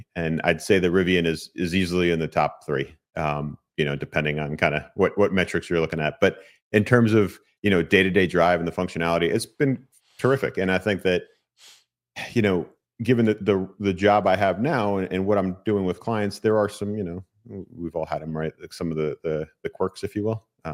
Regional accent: New Jersey, United States; now in Charlotte, United States; Well, I'm a New Jersey native, and that'll probably come out in my accent at some point in this conversation. But I have been in Charlotte for a good while now.

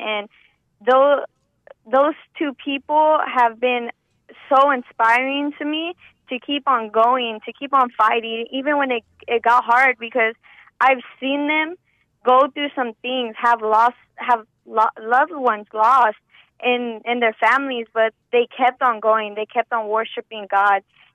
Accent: Stockton, California, United States; I was born in Riverside, and my family moved down to Stockton when I was young. I was probably like one years old, so I basically grew up in Stockton, on the south side of Stockton.

